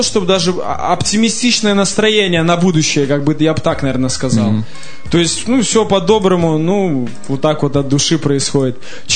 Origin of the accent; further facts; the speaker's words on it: Gomel, Gomel Region, Belarus; also born or lived in Minsk; То есть это мой родной город, который я никогда не забываю, потому что родители оттуда, и то есть вся моя родня оттуда, и я там прожил какое-то определенное количество времени. То есть считаю свой город Гомель своим родным городом